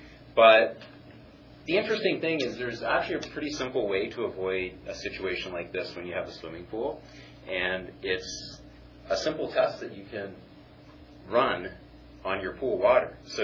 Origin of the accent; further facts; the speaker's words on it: Canada; have I come all the way from Canada to give you guys a chemistry lesson?